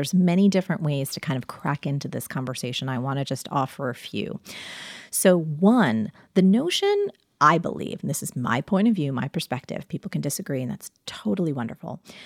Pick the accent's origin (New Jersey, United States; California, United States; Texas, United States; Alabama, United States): New Jersey, United States; born or raised there